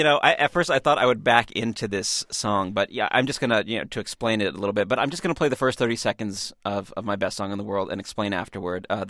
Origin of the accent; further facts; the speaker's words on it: Superior, Arizona, United States; It took me back to my hometown, this little town called Superior, Arizona